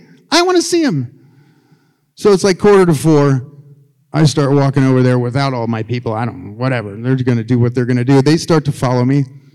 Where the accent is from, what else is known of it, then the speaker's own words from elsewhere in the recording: Cleveland, Ohio, United States; also born or lived in Gardner, Montana; But I grew up in Cleveland, so it was easier than here.